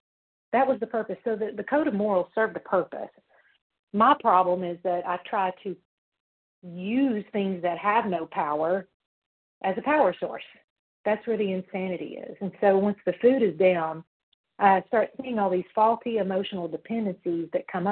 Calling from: Tennessee, United States; grateful, recovered, compulsive overeater from Tennessee.

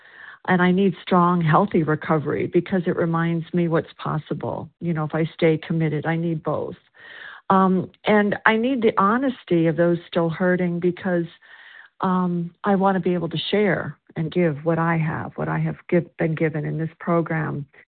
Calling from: South Carolina, United States

